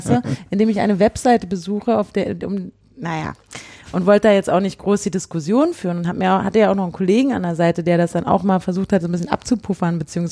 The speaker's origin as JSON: {"language": "German", "region": "Berlin", "country": "Germany", "said": "die betrifft mich als Berliner eben noch mal mehr."}